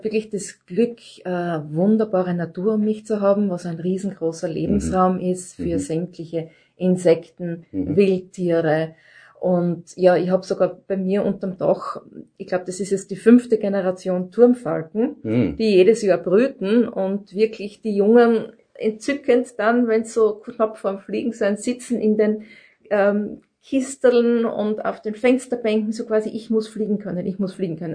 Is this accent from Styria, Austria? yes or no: yes; Kleistdorf, Styria, Austria; also born or lived in Graz / Rechnitz; bin 56 Lenze, geboren in Graz und aufgewachsen in Kleistdorf, zum Teil auch in Rechnitz im Burgenland.